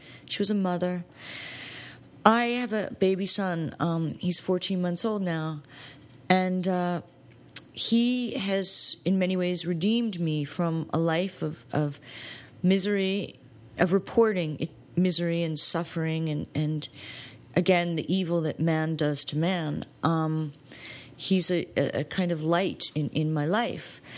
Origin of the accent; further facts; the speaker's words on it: United States; And I'm an American.